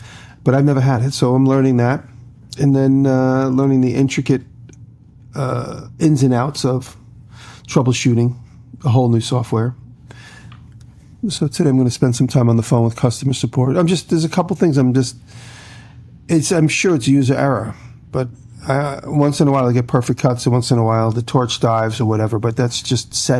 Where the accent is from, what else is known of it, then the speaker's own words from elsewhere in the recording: New York, United States; Growing up in New York, Carvel is a New York institution, Carvel ice cream.